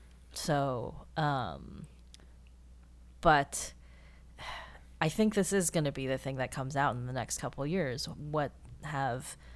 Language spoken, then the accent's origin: English; Pittsburgh, Pennsylvania, United States; Maybe this is because I grew up in Pittsburgh. I don't know.